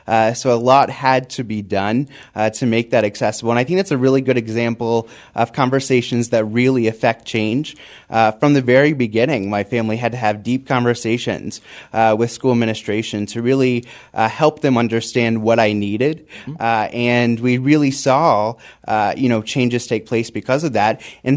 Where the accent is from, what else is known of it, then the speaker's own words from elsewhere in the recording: North Carolina, United States; now in Charlotte, United States; I grew up on the Outer Banks, a place that's not accessible at all. And so that's what really attracted me to the city of Charlotte.